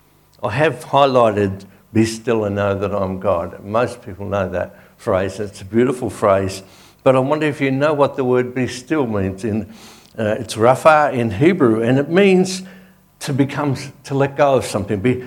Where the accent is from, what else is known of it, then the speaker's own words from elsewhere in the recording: St Albans, Victoria, Australia; These guys have found out that we're from St. Albans and we need help.